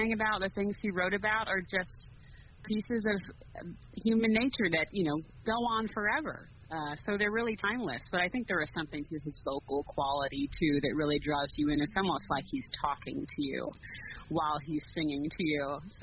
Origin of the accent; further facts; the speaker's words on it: Pennsylvania, United States; I grew up in Pennsylvania, right on the New York PA border, and my grandmother and dad both played bluegrass and old country music.